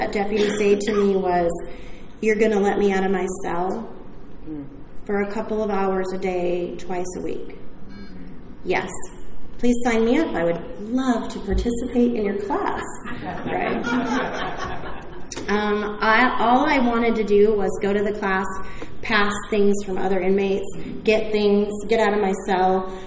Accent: California, United States; I'm from Orange County, so just to disclose, the laws changed in Orange County

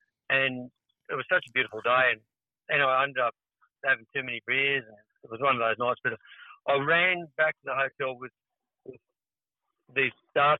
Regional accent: Australia; And Australia's a big place, and we're lucky to live here.

